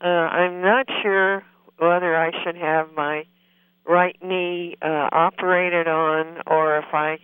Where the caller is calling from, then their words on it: San Francisco, California, United States; San Francisco.